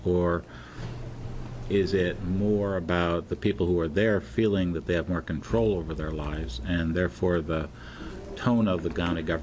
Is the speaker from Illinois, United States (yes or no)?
no; Port Angeles, Washington, United States; I grew up in Port Angeles, so not far from Okanagan.